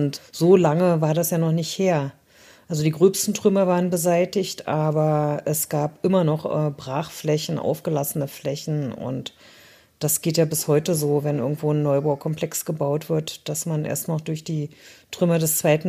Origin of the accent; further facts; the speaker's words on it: Magdeburg, Saxony-Anhalt, Germany; Als Kind war Magdeburg für mich ja eben die normale Umgebung. Ich kannte nichts anderes, hatte leider auch keine Großeltern auf dem Land